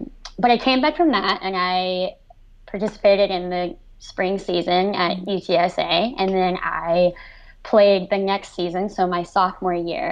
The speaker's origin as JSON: {"language": "English", "town": "Houston", "region": "Texas", "country": "United States", "tie": "born or raised there", "lives_now": "Athens, United States", "said": "I grew up in the suburban area of Houston, Texas."}